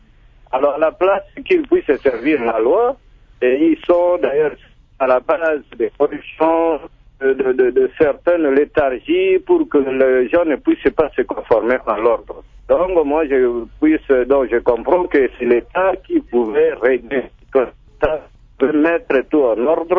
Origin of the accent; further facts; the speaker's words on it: Bokungu, Tshuapa, DR Congo; Et nous sommes, par exemple, chez nous à Bokungu, ici, donc nous sommes entourés par la grande forêt.